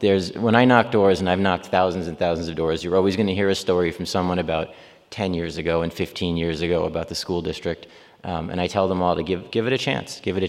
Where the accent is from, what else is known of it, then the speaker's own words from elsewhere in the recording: Long Island, New York, United States; now in Lansing, United States; And again, I grew up on Long Island. Things are very, very fast paced, but it doesn't mean it's better.